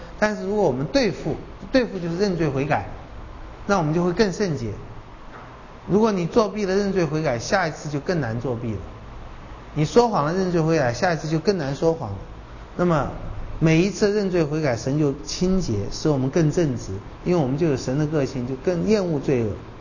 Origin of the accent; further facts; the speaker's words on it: China; 我们中国人也是不承认有罪，我觉得中国人很多地方很残忍不肯承认错